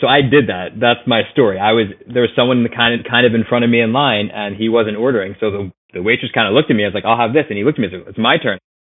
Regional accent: Philadelphia, Pennsylvania, United States; So I'm from Philly.

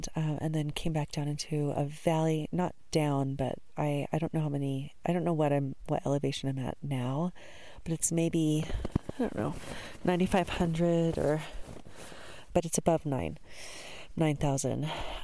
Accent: Texas, United States; I don't know. I'm from Texas. So I guess everyone calls it Joburg.

